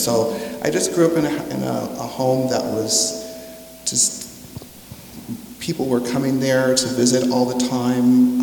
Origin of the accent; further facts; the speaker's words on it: Los Angeles, California, United States; So I was born in Los Angeles. I grew up in the home where my mother had grown up, in a working class neighborhood of people who were teachers and postal workers.